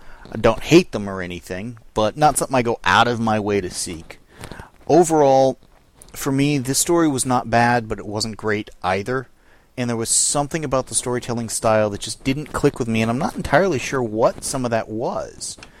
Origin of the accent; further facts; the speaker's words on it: San Diego, California, United States; now in Texas, United States; I mean, I'm from San Diego, so...